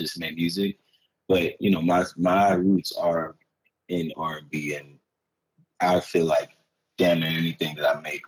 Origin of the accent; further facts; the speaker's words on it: Savannah, Georgia, United States; accent: Geechee Gullah; I'm from Savannah. So we kind of Geechee Gullah out here a little bit.